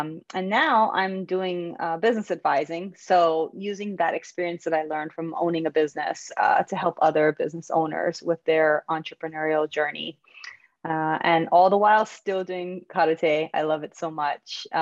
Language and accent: English; Honolulu, Hawaii, United States; Well, I was born in Honolulu, Hawaii. Spent most of my early years there.